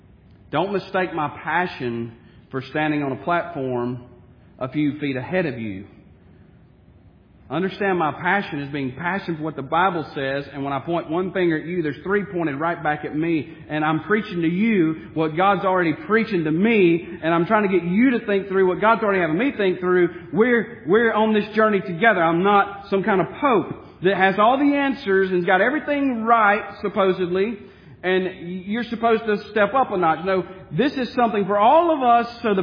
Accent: United States; born there; I was born in America.

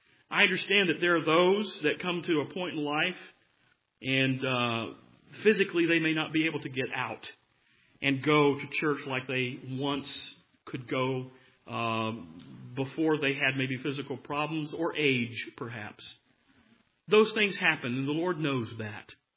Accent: the South, United States; as a Southerner, I like Yankees in the way they approach it.

